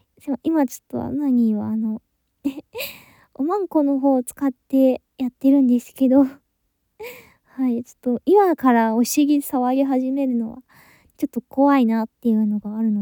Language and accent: Japanese; Kanto, Japan; 出身地は、関東の方です。関東って言っても、結構、田舎の方なんで、東京とかね、憧れなんですけどね。